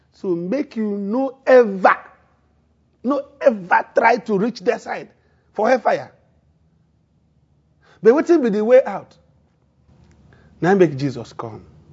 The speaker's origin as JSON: {"language": "English", "town": "Bakumeze", "region": "Enugu State", "country": "Nigeria", "tie": "born or raised there", "said": "Did they do crusade for my village at Bakumeze? In the Enugu State, Nigeria."}